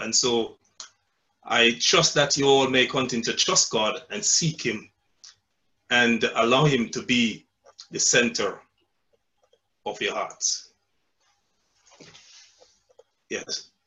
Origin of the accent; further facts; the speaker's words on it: Jamaica; moved away as an adult; now in London, United Kingdom; And so I'm originally from Jamaica, land we love, I came here 10 years ago.